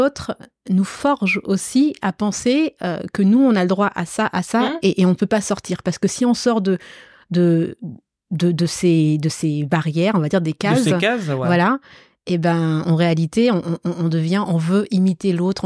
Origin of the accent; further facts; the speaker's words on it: Caen, Normandy, France; moi, quand j'étais jeune en France, à Caen, Clairement, j'arrivais pas à trouver des personnes pour me coiffer.